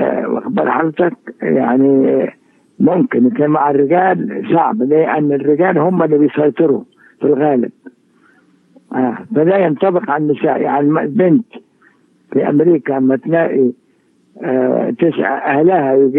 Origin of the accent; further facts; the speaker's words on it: Egypt; لأن الرواش دي بتبقى عند الناس كلها حتى عندنا في مصر هنا